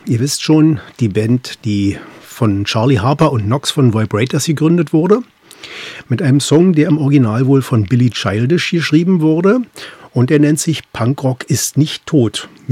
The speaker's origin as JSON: {"language": "German", "country": "Germany", "said": "ich bin Deutscher und spreche nicht gut Englisch."}